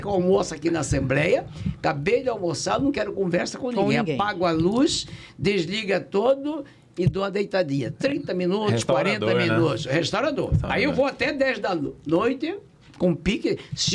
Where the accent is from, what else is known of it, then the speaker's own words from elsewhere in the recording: Várzea Grande, Mato Grosso, Brazil; Eu sou cuiabano vazegrandense.